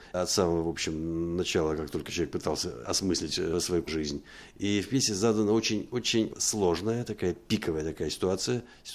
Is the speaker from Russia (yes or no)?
no; Bishkek, Kyrgyzstan; born there; я родился в Киргизии, в городе Фрунзе. Мама русская, папа итальянец, родился в Киргизии. Я такой космополит, у меня нет родины.